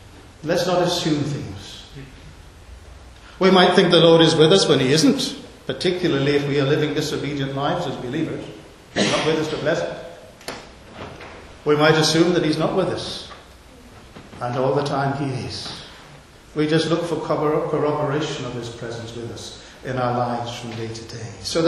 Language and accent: English; Wales, United Kingdom; Now, I'm a Welshman.